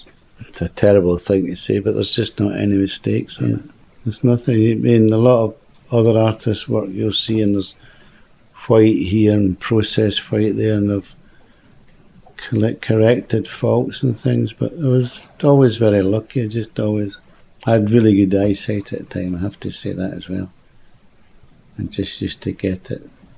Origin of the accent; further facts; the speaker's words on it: Scotland, United Kingdom; I was working with a Scottish writer. I'm Scottish, and it was printed in Scotland.